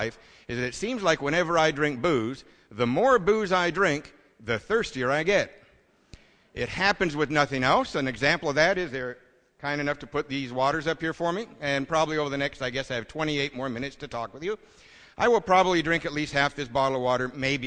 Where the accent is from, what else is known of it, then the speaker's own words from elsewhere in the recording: Covina, California, United States; I'm from Covina, California, where the self-proclaimed sobriety capital of the world.